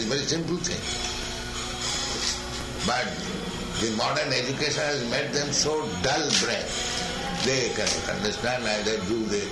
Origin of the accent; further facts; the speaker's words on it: India; I am Indian, poor Indian.